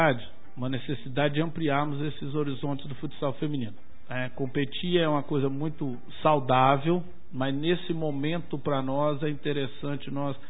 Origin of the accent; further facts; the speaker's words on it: Ouro Preto, Minas Gerais, Brazil; eu não sou de Itabirito, eu sou de Ouro Preto.